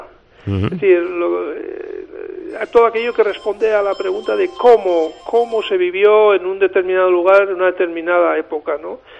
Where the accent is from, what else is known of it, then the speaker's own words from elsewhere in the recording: San Sebastián, Basque Country, Spain; moved away as an adult; yo nací en San Sebastián, donde viví los 25 primeros años de mi vida